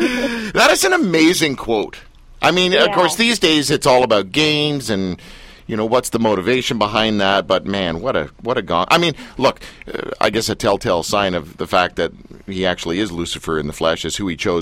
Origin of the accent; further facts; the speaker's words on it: Canada; Okay, being a Canadian, I'm not 100% aware of everything that's gone on down there in Tennessee